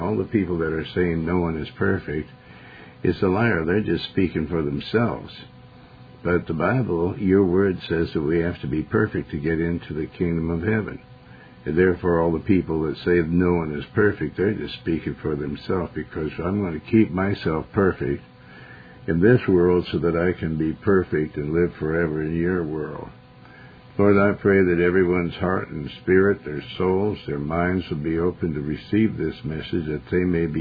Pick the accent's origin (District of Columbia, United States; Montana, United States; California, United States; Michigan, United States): Montana, United States; also born or lived in Joplin, Missouri; Everybody thinks I'm from New York, but I'm not. I was raised, born in Missouri, Joplin, Missouri, and raised in Montana.